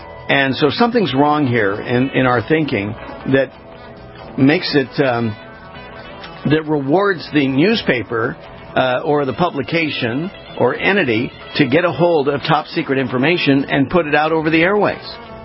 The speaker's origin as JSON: {"language": "English", "town": "Los Angeles", "region": "California", "country": "United States", "tie": "born or raised there", "said": "I was born and raised in Los Angeles."}